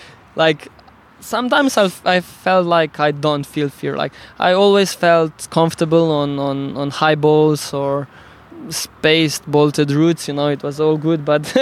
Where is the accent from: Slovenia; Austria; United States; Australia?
Slovenia; English is a second language; I'm Slovene. I come from Slovenia, so I consider myself a Slovenian.